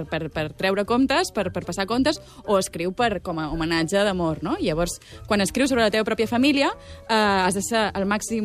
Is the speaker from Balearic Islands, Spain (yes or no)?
yes; Balearic Islands, Spain; Soc de Mallorca, llavors la illa i la família és refugi